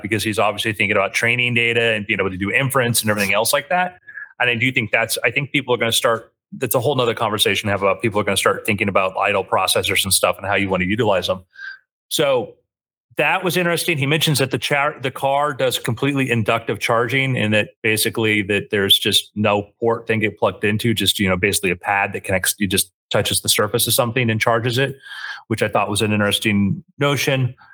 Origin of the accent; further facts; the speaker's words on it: Florida, United States; growing up in South Florida